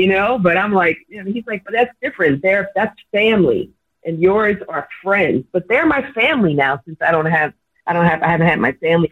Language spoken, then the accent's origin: English; New York, United States; now in Cincinnati, United States; I'm from New York.